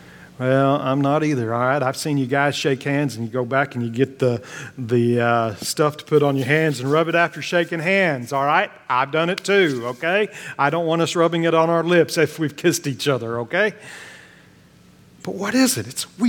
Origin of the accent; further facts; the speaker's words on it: Oklahoma, United States; In Oklahoma, we grew up in Falls Creek